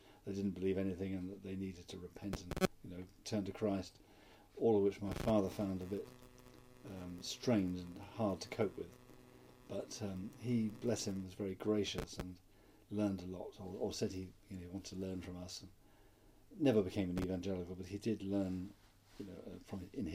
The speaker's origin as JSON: {"language": "English", "town": "Guildford", "region": "South East England", "country": "United Kingdom", "tie": "born or raised there", "also_born_or_lived": "London"}